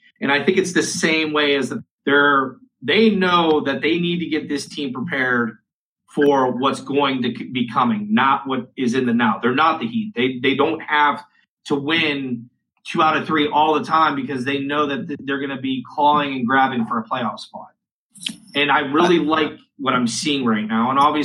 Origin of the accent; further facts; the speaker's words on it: Pittsburgh, Pennsylvania, United States; I'm from Pittsburgh, been watching my whole entire life.